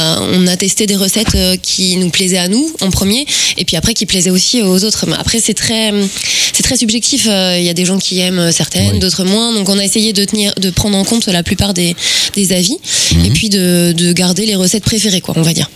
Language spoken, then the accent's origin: French; Brittany, France; moi, on est originaire tous les deux de Bretagne.